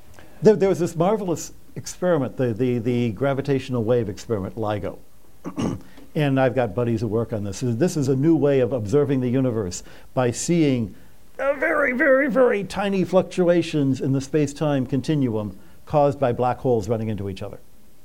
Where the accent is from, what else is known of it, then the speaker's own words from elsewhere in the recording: Michigan, United States; I grew up in Michigan on the shores of Lake Huron